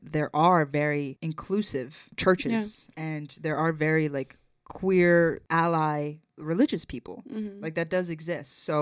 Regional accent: Colombia; We're both … We're both from Columbia.

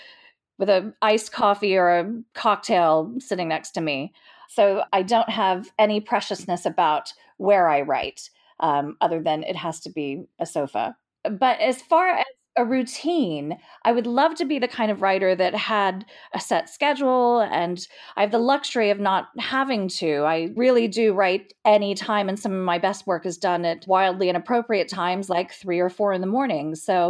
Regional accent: Texas, United States; Well, I grew up in Texas, as you said. I was an only child, and I was a voracious reader.

